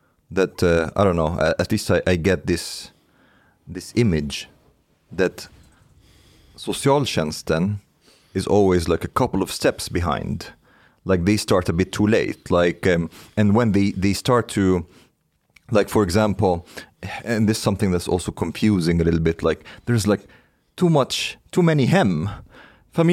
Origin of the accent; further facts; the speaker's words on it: Egypt; now in Sweden; Ja, jag kommer från Egypten förresten.